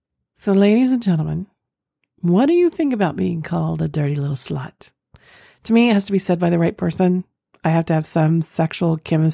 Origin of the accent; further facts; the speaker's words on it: the South, United States; accent: southern; I won't be surprised if someone pinpoints my southern accent, because that tends to float out when I'm tired as well.